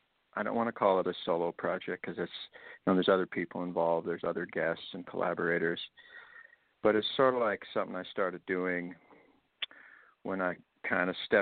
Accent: Vancouver, British Columbia, Canada; We start in Vancouver, my hometown, and then we go to Portland and Seattle

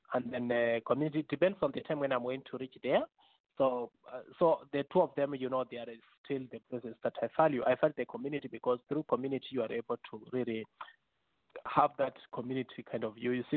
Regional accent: Kisii, Kisii County, Kenya; born there; where I was born is in Kisii, near the Victoria part of Kenya.

